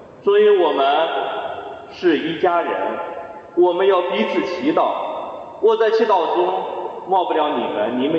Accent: China; also born or lived in Hong Kong; 所以我从大陆来到香港，再去了欧洲，真是一个地方和一个地方不一样

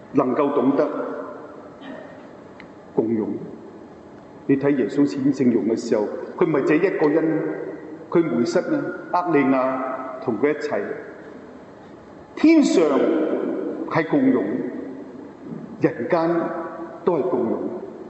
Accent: Hong Kong; 为我哋香港人都有个意义喺里边嘅

